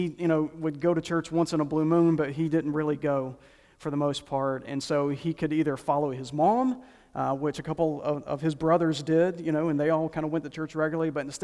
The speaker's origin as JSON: {"language": "English", "town": "Asheville", "region": "North Carolina", "country": "United States", "tie": "born or raised there", "said": "I was raised in Asheville, North Carolina, and right across the road from our house was this ice service station."}